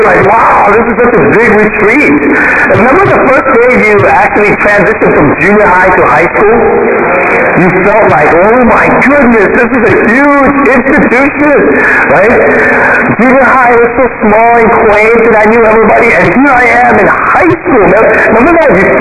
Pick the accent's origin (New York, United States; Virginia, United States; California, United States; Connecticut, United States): Virginia, United States; Fairfax; Okay, I grew up in Fairfax, Virginia. It's close to D.C.